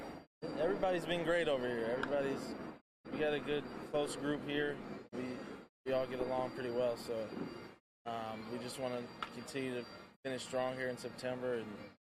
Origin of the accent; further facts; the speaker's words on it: California, United States; I am. I'm born and raised in the Bay Area, in the East Bay, so it's been amazing to play in the ballpark I grew up going to.